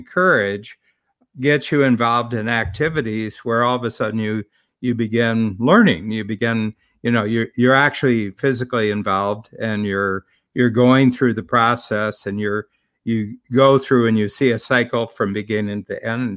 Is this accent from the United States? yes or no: yes; Ohio, United States; I grew up in Northern Ohio, born in the 1940s.